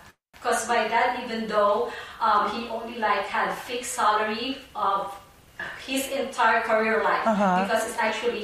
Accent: Manila, Metro Manila, Philippines; English is a second language; now in Orange, United States; I was born and raised in Manila. Mm-hmm. I came here to the U.S. that was in 2000. But now I'm based in Orange, California.

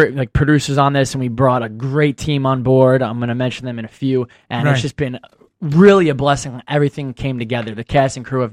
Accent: Old Bridge, New Jersey, United States; also born or lived in Manhattan; now in Los Angeles, United States; Yeah, but I was raised in New Jersey, Middlesex, Monmouth County, Old Bridge, New Jersey. And I came to L.A. about 2 years ago.

